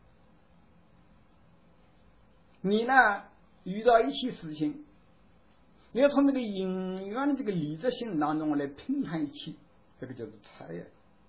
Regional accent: China; 我们中国人从前他端这个鱼啊他也这样讲

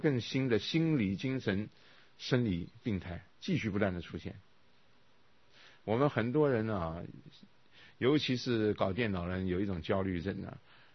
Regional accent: China; 把佛法的好东西拿进去来治疗身心疾病，我们中国人没有，你等一下看就知道。

